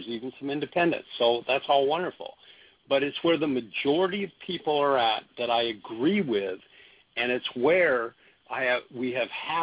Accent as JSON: {"language": "English", "region": "Oregon", "country": "United States", "tie": "born or raised there", "also_born_or_lived": "Washington / Alaska", "said": "I grew up in Oregon, Washington, and Alaska, okay?"}